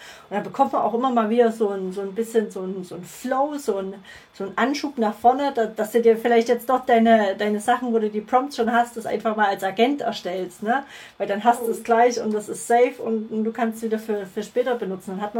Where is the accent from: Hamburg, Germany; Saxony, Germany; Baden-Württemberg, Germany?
Saxony, Germany; Plauen; accent: Vogtland Saxon; Ich komme aus dem Vogtland, aus Sachsen. Also ich kann auch Vogtländisch reden, nee, Sächsisch, wenn ich will, aber da muss ich mich immer ein bisschen mehr anstrengen. Genau, aus Plauen, um genau zu sein.